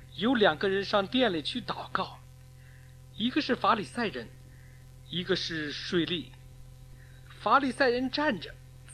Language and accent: Chinese; China; 今天呢，我们中国人在讲精神文明建设